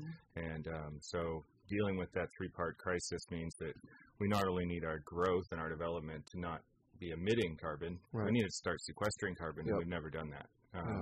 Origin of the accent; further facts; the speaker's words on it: Petaluma, California, United States; Yeah, I came from Petaluma. I was born and raised here, went to Petaluma High School. I grew up on a farm, showed cows at the fair